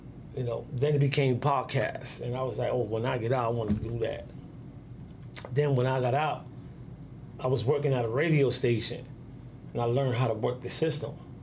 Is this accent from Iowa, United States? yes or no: no; New York, United States; So I told her, yeah, I'm from New York, because she's from New York